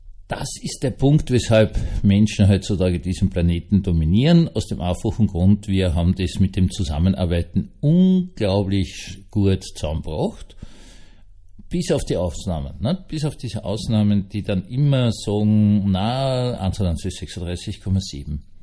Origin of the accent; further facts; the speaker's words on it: Vienna, Austria; Ich bin Wiener, ja.